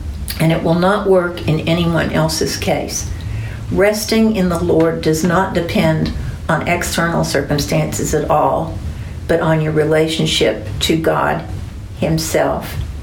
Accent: the South, United States; where I grew up in the South

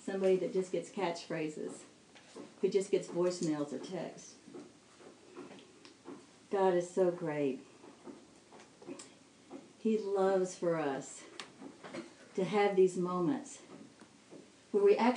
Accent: Atlanta, Georgia, United States; I know y'all thought I was from New York, but I am from Atlanta.

